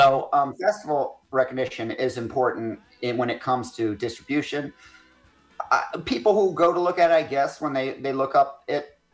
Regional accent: United States; But what I am, I am an American. I'm one of those guys. I'm an American.

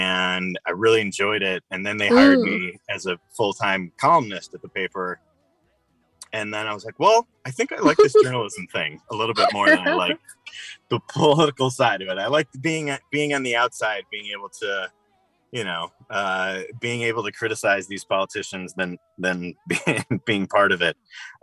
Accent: Pewaukee, Wisconsin, United States; And growing up in Pewaukee in probably the most conservative county, one of the most conservative counties in the country

